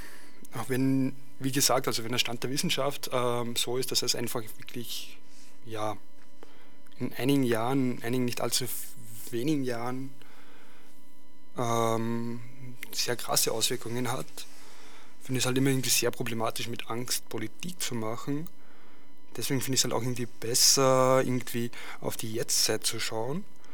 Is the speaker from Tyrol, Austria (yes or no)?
no; Vienna, Austria; aber das kann mir hier als Wiener unsportlicher Mensch relativ wurscht sein